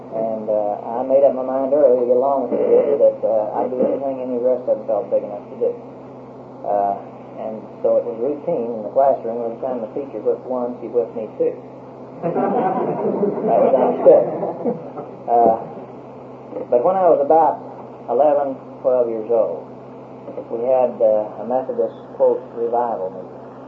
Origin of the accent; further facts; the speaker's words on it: Lone Wolf, Oklahoma, United States; My mother and father sired and bore me in Oklahoma. And I was born in Lone Wolf, Oklahoma, down here in southwestern Oklahoma, long time ago.